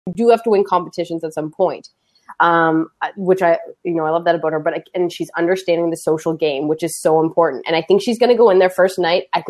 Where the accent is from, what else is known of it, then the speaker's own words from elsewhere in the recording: East Coast, Canada; I'm from the East Coast.